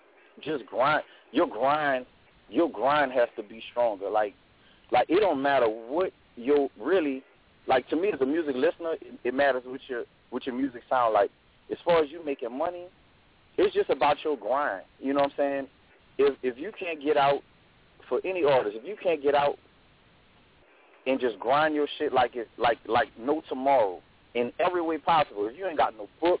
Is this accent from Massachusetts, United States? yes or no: no; New Orleans, Louisiana, United States; I'm from New Orleans.